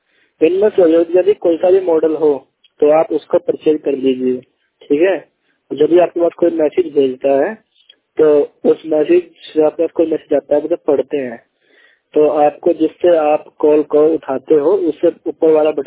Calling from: Uttar Pradesh, India; जिला सहारनपुर, राज्य उत्तर प्रदेश से बात कर रहा हूँ।

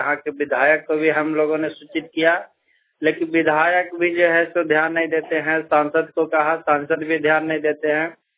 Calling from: Sardam, Jharkhand, India; सरदम गांव से बोल रहे हैं, चतरा जिला का निवासी हूं।

